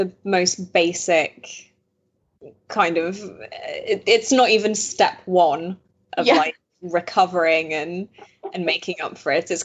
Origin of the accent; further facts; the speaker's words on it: Belgium; We speak French. Half of us speak French.